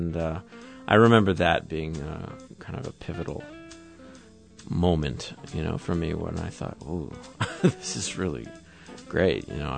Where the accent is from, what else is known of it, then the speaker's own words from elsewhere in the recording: Greenwich, Connecticut, United States; also born or lived in New York City; Yeah, I was born in New York. I was raised in Connecticut, just about an hour north of New York City in a town called Greenwich, Connecticut, and went to high school there